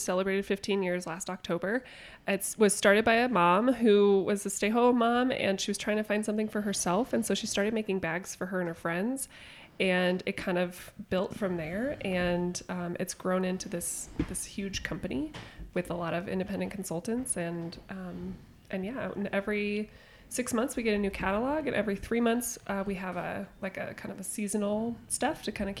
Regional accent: Tucson, Arizona, United States; Okay. I've lived all over the state. I grew up in Tucson.

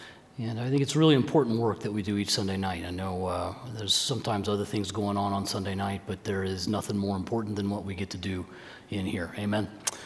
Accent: Memphis, Tennessee, United States; now in Springfield, United States; I am from Memphis, Tennessee, and we go to my parents' house in Memphis every year for Thanksgiving

